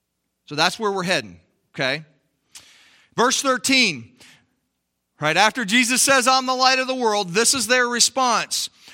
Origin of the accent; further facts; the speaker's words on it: Canton, Ohio, United States; born there; I have to trust my parents are telling me the truth when they say I was born in Canton, Ohio, right?